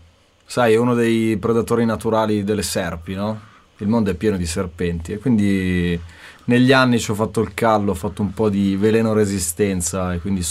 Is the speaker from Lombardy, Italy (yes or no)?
yes; Milan, Lombardy, Italy; Ok, allora io arrivo dalla Barona, come altri rapper della scena milanese.